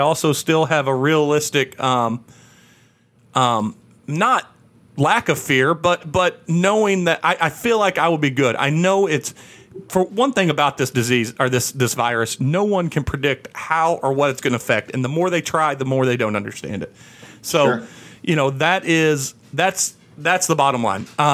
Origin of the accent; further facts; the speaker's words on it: Missouri, United States; I grew up in Southeast Missouri, and then later in life, Southwest Missouri